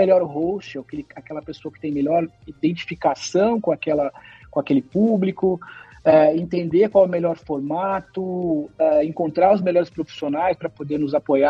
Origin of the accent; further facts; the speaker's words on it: Campinas, São Paulo, Brazil; Eu sou de Campinas, cara.